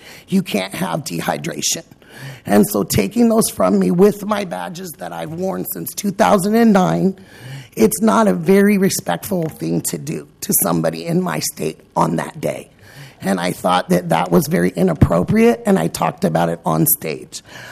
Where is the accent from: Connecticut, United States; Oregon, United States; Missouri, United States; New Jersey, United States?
Oregon, United States; But I was born and raised here in Oregon by a golf pro mother and a stepfather that was a judge